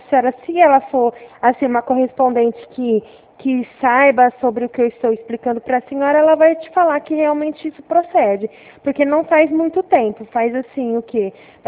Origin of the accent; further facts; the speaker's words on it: Ribeirão Preto, São Paulo, Brazil; Eu sou da cidade de Ribeirão Preto.